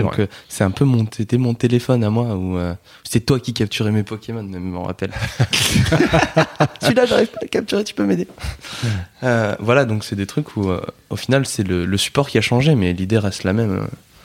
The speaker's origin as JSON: {"language": "French", "region": "Hauts-de-France", "country": "France", "said": "On est du Nord"}